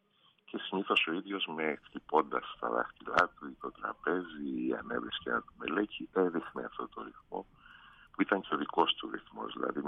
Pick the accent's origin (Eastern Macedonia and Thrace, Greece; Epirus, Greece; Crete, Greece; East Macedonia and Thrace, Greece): Crete, Greece; του είπα ότι είμαι από την Κρήτη